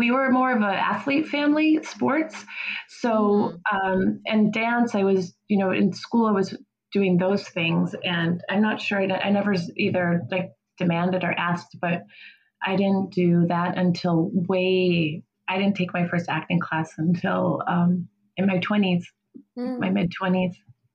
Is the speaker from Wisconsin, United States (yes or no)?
yes; Kenosha, Wisconsin, United States; my dad and my stepmom took us to a Renaissance fair in Wisconsin. I'm from Kenosha.